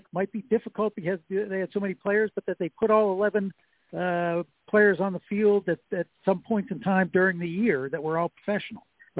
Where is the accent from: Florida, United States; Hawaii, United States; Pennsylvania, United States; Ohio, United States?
Pennsylvania, United States; Greensburg; making the claim officially, or my hometown. Greensburg.